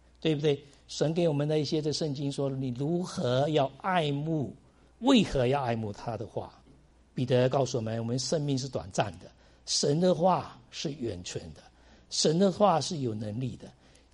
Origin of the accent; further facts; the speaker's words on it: China; now in United States; 我们从大陆来美国也是拿了一个皮箱